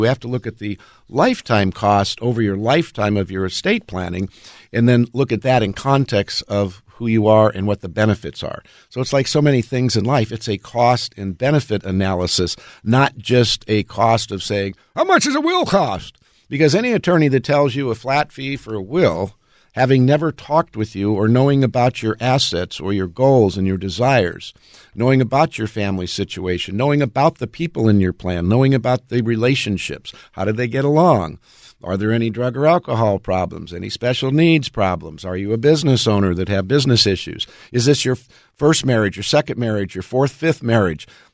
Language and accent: English; California, United States; I grew up in Southern California, so we were always doing earthquake drills.